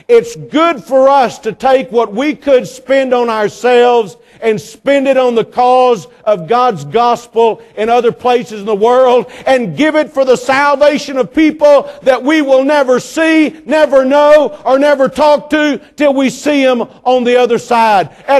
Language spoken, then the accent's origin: English; Texas, United States; now in St. Clair, United States; We grew up in the Metroplex, but we've been in St. Clair, Missouri since 1977.